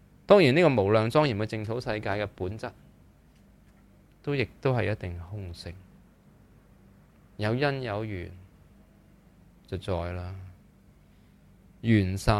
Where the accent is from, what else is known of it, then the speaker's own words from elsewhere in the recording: Hong Kong; 不过我们香港人都现在都贪恋睡眠的人都不是多的